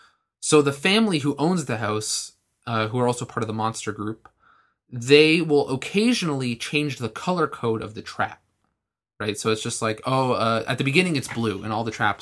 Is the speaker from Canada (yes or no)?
yes; Canada; I'm Canadian. I'll go for hockey cards.